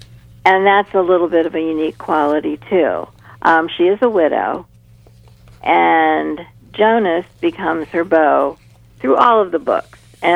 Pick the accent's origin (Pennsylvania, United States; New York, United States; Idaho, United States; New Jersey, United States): Pennsylvania, United States; I'm in the Susquehanna Valley, and I grew up in York County, but we were right next door to Lancaster County.